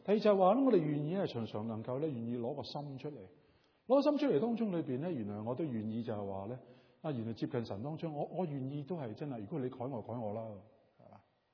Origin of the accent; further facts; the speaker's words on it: China; 你知道我哋中國人咧，即係嫁娶啊